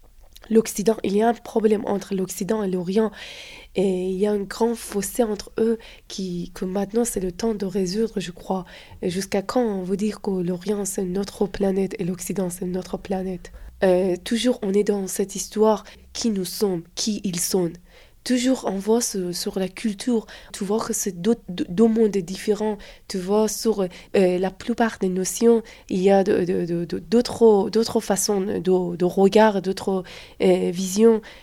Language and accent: French; Iran; French is a second language; moi, je suis enfant de République islamique.